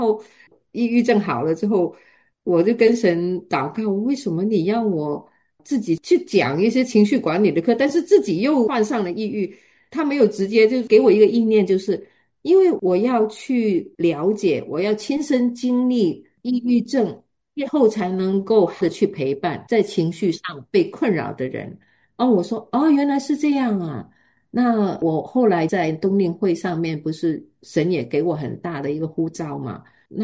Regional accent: China; moved away; 我们从中国移民过来

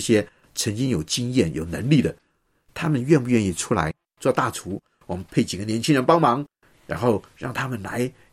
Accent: China; 这是我们中国人孔夫子讲的食色性也

